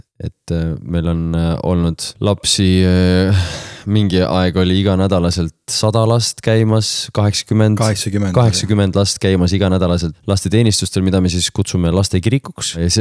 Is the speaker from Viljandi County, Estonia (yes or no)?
yes; Viljandi, Viljandi County, Estonia; mina olen pärit Viljandist